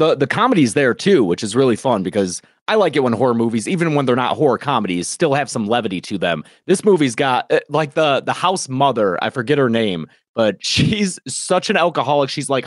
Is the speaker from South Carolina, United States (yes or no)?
no; Detroit, Michigan, United States; I'm from Michigan, the Detroit area. So we feel like honorary Canucks sometimes.